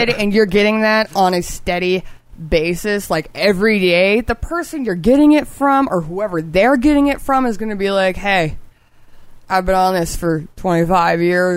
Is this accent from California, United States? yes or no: no; Florida, United States; I grew up in Florida, dude.